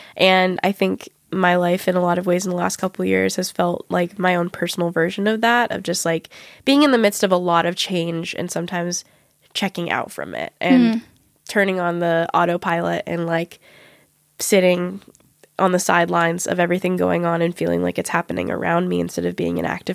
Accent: California, United States; And growing up in California is really lucky when you're queer.

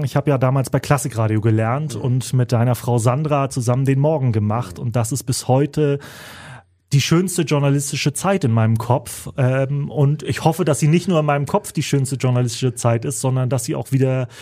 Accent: Northern Germany, Germany; ich bin ja Norddeutscher und werde mein Leben lang Norddeutscher bleiben.

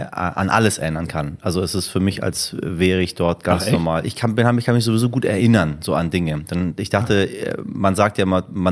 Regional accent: Iran; Und es war, ich habe ein super Leben als Kind im Iran geführt.

